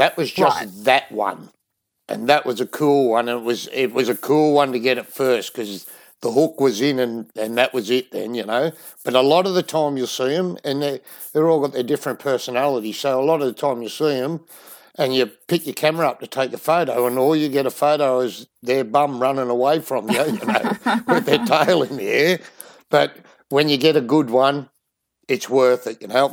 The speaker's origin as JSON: {"language": "English", "town": "Sydney", "region": "New South Wales", "country": "Australia", "tie": "born or raised there", "moved": "as an adult", "lives_now": "Western Australia, Australia", "said": "Well, I grew up in Sydney, and after, I think when I was about 34, I got a bit crook and I come over here with my wife, got offered a good job."}